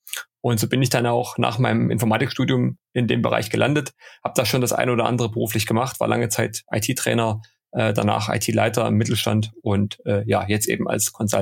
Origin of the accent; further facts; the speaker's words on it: Leipzig, Saxony, Germany; born there; gebürtiger Leipziger, hier auch wohnhaft und fühle mich hier auch heimisch.